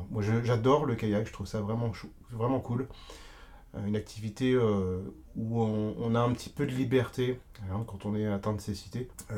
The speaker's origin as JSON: {"language": "French", "town": "Rouen", "region": "Normandy", "country": "France", "tie": "born or raised there", "also_born_or_lived": "Le Havre / Paris", "said": "J'ai fait mes premiers pas en maternelle ainsi que mon CP au Havre. Ensuite, je suis allé m'installer à Rouen, où j'ai fait ma primaire ainsi que tout mon collège. Puis je suis allé à Paris, la capitale."}